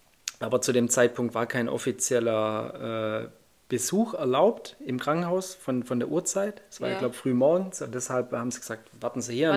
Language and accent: German; Baden-Württemberg, Germany; accent: Swabian; weil ich glaube, ich habe schon einen schwer schwäbischen Akzent noch mit drin.